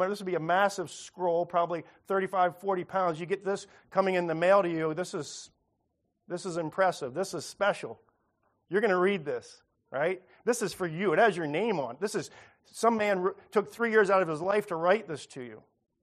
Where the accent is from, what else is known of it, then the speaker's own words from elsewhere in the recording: Los Angeles, California, United States; but growing up in Los Angeles, this was actually in place.